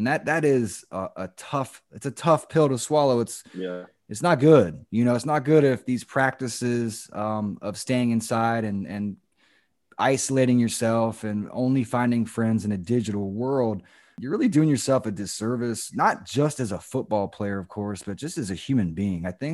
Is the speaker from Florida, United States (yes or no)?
yes; Florida, United States; I'm right around the corner from you. We come from Central Florida backgrounds.